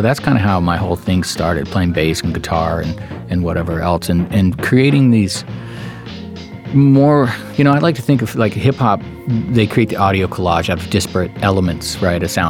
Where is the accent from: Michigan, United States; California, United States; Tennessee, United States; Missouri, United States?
California, United States; San Francisco; Growing up in the Bay Area, in San Francisco, you know, it's really diverse. It's really eclectic.